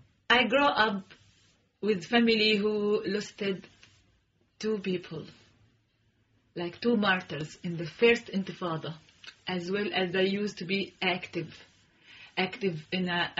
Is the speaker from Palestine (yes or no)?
yes; Ramallah, West Bank, Palestine; born there; English is a second language; So I was born in Ramallah, as well as I live in a village next to Ramallah called Kafr Naama, far away from the center, 15 kilometers. I live with my parents. Mm-hmm. I grew up in this village with the nature, with the mountains